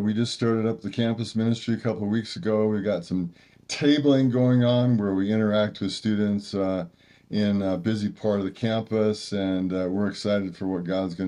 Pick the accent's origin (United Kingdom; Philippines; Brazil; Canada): Canada; now in United States; Yes, I am from Canada, although I have become an American citizen and very much consider myself an American at this point in my life. I grew up in an immigrant family